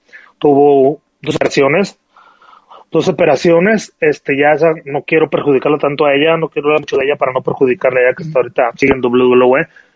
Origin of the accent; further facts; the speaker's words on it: Mexico; somos latinos, somos mexicanos